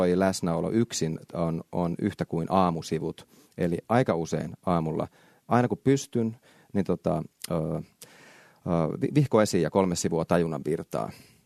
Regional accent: Kauhajoki, South Ostrobothnia, Finland; Mä olin kotikaupungissani Kauhajoella keikalla

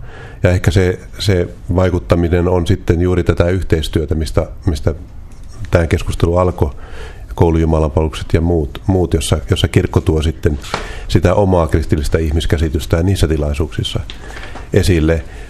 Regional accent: Lapland, Finland; Mähän olen kasvanut Tornionjokilaaksossa. Se lestadiolaisuus eri muotoinen, myöskin vanhoillislestadiolaisuus on niin kuin tuttu sieltä lapsuuden maisemista ja paljon naapurustossa eli ihmisiä, jotka kuuluvat liikkeeseen.

